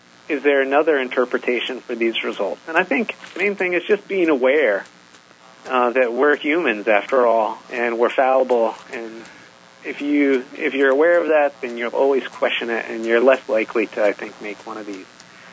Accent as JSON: {"language": "English", "town": "Seminole", "region": "Oklahoma", "country": "United States", "tie": "born or raised there", "said": "I grew up in Seminole, Oklahoma."}